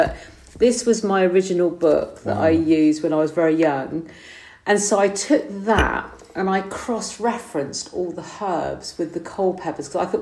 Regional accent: Alliford, South West England, United Kingdom; So I was brought up near Minehead, a little village called Alliford. Moved up onto the Quantocks about 20 years ago when I met my current partner.

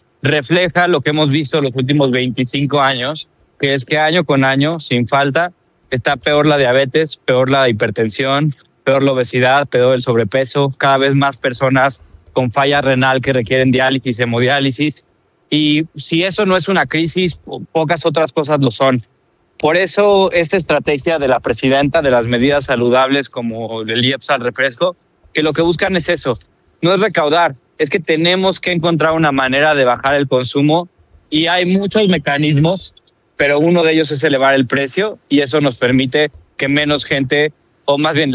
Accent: Mexico; Hay muchas cosas que nos enorgullecen como mexicanos

